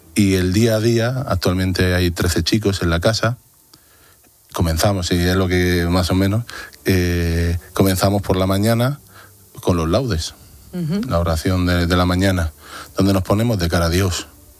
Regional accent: Cartagena, Region of Murcia, Spain; Yo soy de Cartagena, Murcia. El Señor me llamó a un seminario misionero, el Redentoris Mater de Murcia.

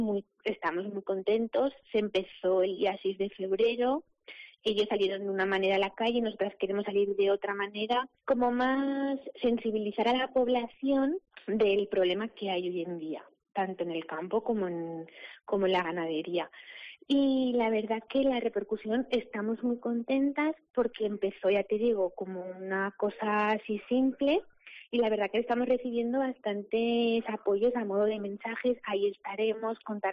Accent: Aragon, Spain; las dos amigas son de la Hoya y yo soy de Monegros

